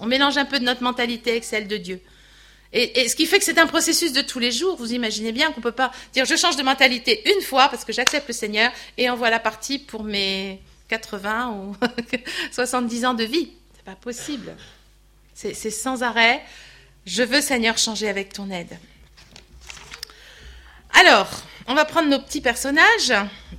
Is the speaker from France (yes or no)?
yes; Normandy, France; quand j'étais petite, mon père, je suis normande, mon père fabriquait son cidre.